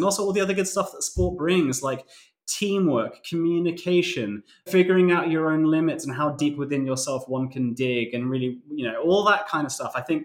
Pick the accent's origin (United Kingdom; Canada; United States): United Kingdom; because obviously I'm British and I can't reveal that information